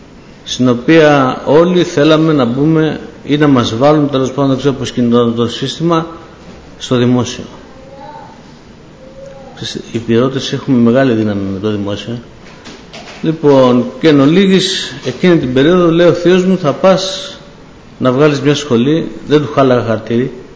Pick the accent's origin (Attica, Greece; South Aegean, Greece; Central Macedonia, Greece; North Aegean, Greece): Attica, Greece; Athens; also born or lived in Berlin, Germany / Arta, Greece; Γεννήθηκα στη Γερμανία, στο Βερολίνο, και σε ηλικία 6 μηνών οι γονείς μου με στείλανε ασυνόδευτο στην Ήπειρο πάνω, από εκεί κατά από την Άρτα. Και εκεί ξεκίνησα, εκεί μεγάλωσα δηλαδή μέχρι 5-6 χρονών με τους θείους μου, και γυρνώντας οι δικοί μου στην Αθήνα